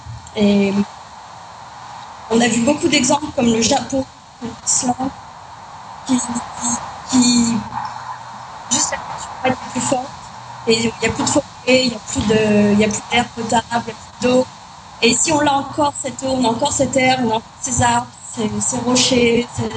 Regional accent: France; first language French; Spanish is a second language; soy francesa. Hola, Barcelona. Me voy a hablar en francés porque es más fácil para mí.

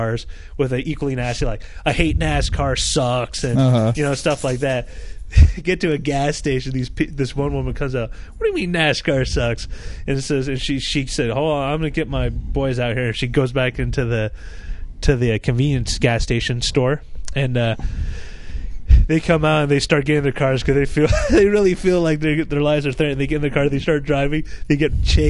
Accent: United States; people say, oh, your nationality. I say, oh, I'm American.

